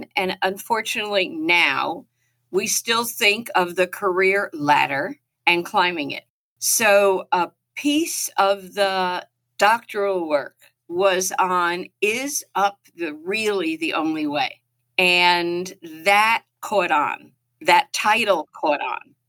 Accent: Passaic, New Jersey, United States; accent: Jersey; proud to say I am a Jersey girl through and through. So if you hear the twang in my voice, you'll know. I grew up in Passaic, New Jersey

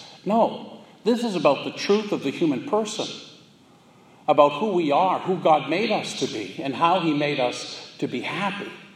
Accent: Boston, Massachusetts, United States; I'm Irish, I'm from Boston. Never do I talk about those things.

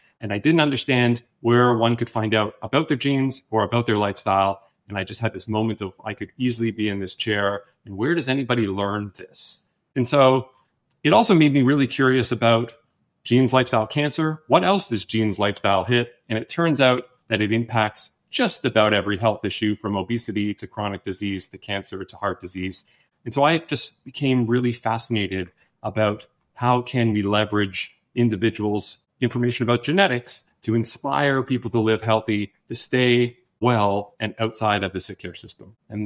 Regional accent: Toronto, Ontario, Canada; I'm from Toronto

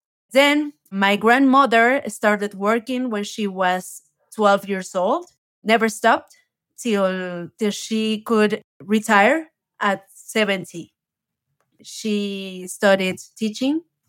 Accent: Mexico City, Mexico; I was born and raised in Mexico City. I'm still living here and I bet I will be here the rest of my life because I really love Mexico City.

